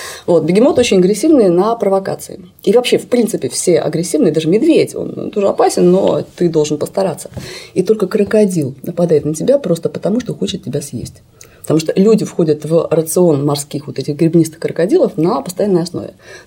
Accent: Novosibirsk, Novosibirsk Oblast, Russia; А я, как человек из Новосибирска, который вырос с пониманием того, что у хорошей машины руль справа.

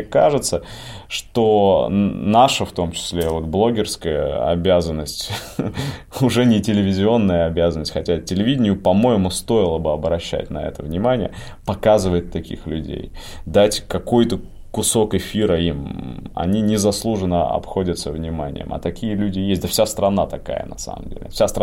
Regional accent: Yekaterinburg, Sverdlovsk Oblast, Russia; Там я, как екатеринбуржец, знаю, дорогу перейти храм, через пруд храм.

